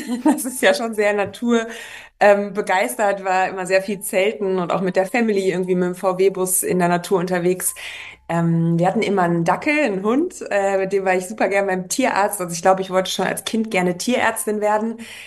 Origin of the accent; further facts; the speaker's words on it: North Rhine-Westphalia, Germany; Ich bin schön in NRW aufgewachsen.